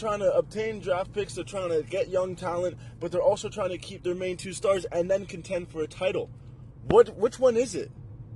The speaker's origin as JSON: {"language": "English", "country": "Canada", "said": "as a Canadian, I do have my optimism"}